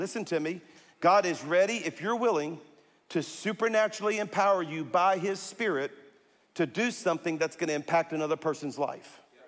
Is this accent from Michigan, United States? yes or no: no; Louisiana, United States; You know, and I'm from South Louisiana, y'all.